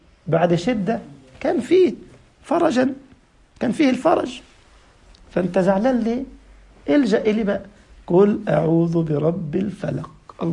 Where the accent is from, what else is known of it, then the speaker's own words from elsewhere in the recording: Upper Egypt, Egypt; وانا صعيدي برضه.